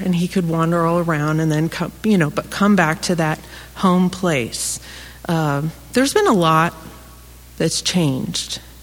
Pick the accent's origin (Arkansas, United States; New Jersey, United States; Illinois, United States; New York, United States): Illinois, United States; also born or lived in St. Louis; My parents, I grew up in Central Illinois, and I grew up on a farm.